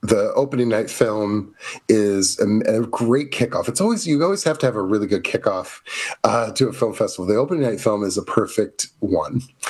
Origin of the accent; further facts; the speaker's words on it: Missouri, United States; This is one of the reasons I'm originally from Missouri.